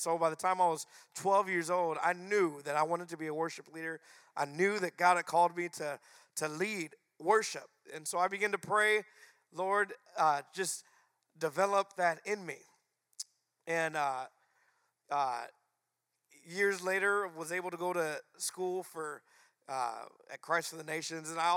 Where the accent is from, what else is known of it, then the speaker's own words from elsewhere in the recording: Phoenix, Arizona, United States; I'm from Phoenix, Arizona, where me and my wife and our five children